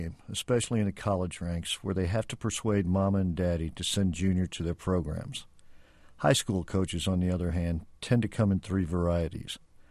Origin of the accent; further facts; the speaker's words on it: Kansas City, Missouri, United States; I'm a son of the Midwest. I'm from Kansas City. And I had been away a long time.